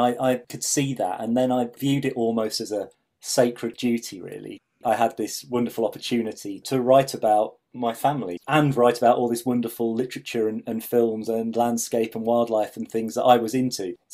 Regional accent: East Midlands, United Kingdom; because I grew up in Lincolnshire in the Fens, wandering around on my own birdwatching along the local rivers and things.

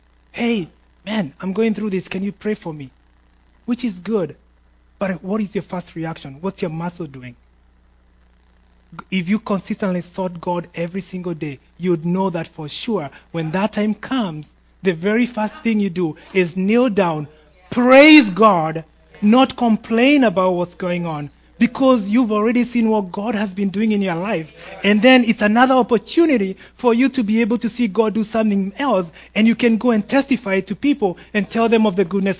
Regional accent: Kenya; Ma, I'm tough, you know. I'm Kenyan, I got this, right?

